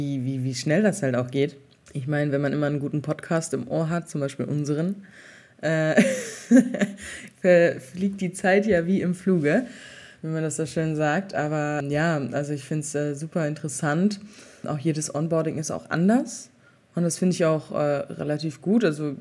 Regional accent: North Rhine-Westphalia, Germany; Ich komme ja ursprünglich aus NRW, dass ich meine Familie wiedersehen kann.

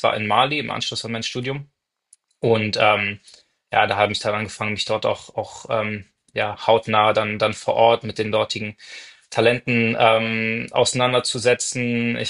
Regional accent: Berlin, Germany; ich bin in Berlin aufgewachsen und habe dort als Schüler das französische Gymnasium besucht

